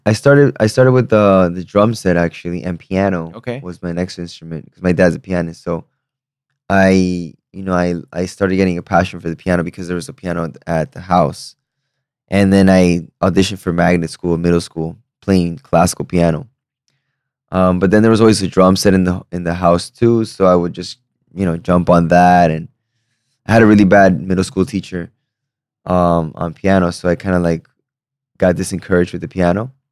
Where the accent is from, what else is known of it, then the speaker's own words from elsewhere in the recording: Miami, Florida, United States; also born or lived in Peru; I was born in Peru, but I was raised in Miami.